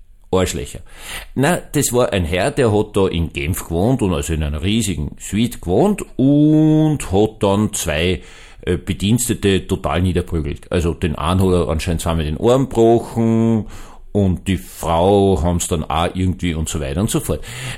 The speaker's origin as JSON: {"language": "German", "country": "Austria", "said": "Ich als Österreicher bin schockiert."}